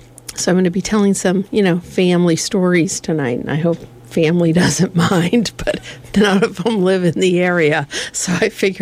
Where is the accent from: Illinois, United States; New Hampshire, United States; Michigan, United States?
Michigan, United States; So we're from Michigan, my husband and I both